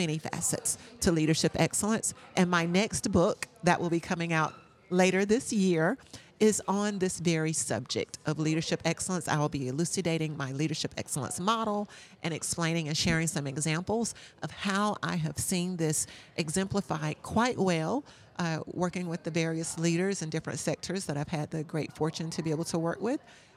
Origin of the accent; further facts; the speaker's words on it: Duncan, South Carolina, United States; yes, Duncan, South Carolina.